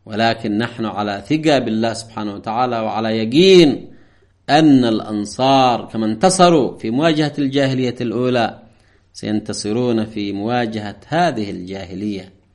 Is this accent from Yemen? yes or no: yes; Yemen; ويجب علينا كيمنيين أن نقتدي بهم